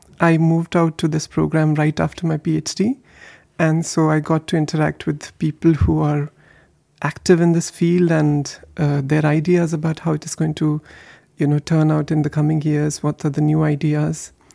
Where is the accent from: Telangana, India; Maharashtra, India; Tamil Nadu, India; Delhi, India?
Maharashtra, India; Pune; moved away as an adult; And so I grew up in Pune, India, and that's where I did my undergrad and master's. And after a PhD at Indian Institute of Science, I moved here.